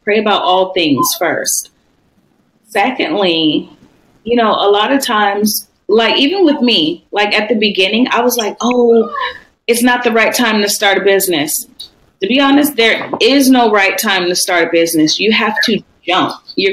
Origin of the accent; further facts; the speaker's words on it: San Diego, California, United States; So I'm very excited about that, being that's my hometown. That's where I'm from.